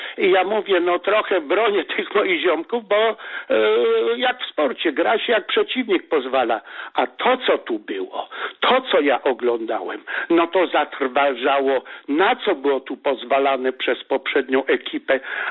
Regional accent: Kościerzyna, Pomeranian Voivodeship, Poland; bo jestem z Kaszub, z Kościerzyny.

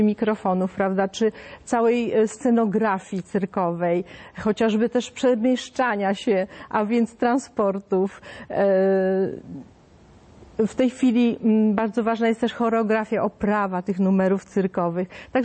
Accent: Toruń, Kuyavian-Pomeranian Voivodeship, Poland; zostawiam cię u babci w Toruniu, bo ja się urodziłam w Toruniu

